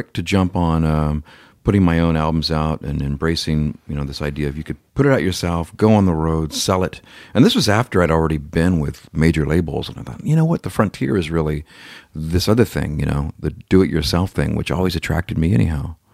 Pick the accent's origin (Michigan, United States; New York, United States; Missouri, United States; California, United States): California, United States; Stockton; I grew up in Northern California, a town called Stockton, straight up, you know, from Los Angeles, about 5.5 hours.